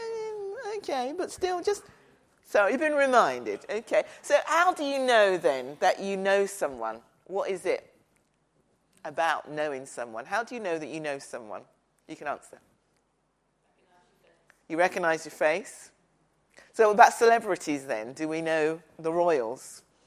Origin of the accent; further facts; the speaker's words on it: London, United Kingdom; I was born in London many years ago. I'm not giving you the birth date, but I was born in London. My parents were from Nigeria